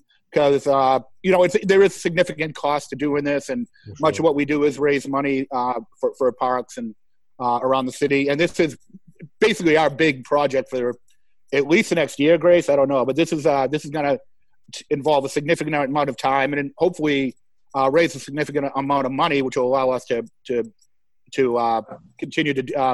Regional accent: Adams Shore, Massachusetts, United States; I grew up in Adams Shore. I grew up right across from Broad Meadows.

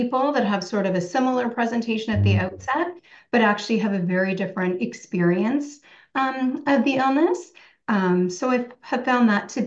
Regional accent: Toronto, Ontario, Canada; born there; So I have I was born in Toronto.

